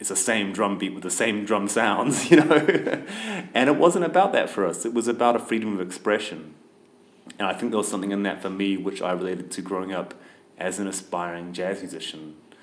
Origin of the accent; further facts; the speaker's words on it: New Zealand; Yeah, so for me growing up in New Zealand, it was about trying to find out how I fit in a social context and a personal context.